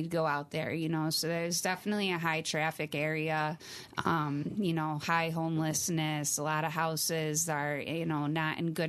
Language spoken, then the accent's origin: English; Rochester, New York, United States; Yeah, I grew up in the Rochester area, so I'm, super familiar with the culture.